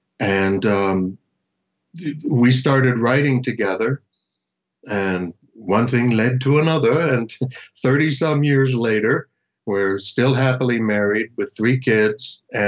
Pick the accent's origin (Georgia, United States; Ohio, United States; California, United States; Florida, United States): Florida, United States; Miami; this young girl I had known when I was growing up in Miami, our families were good friends.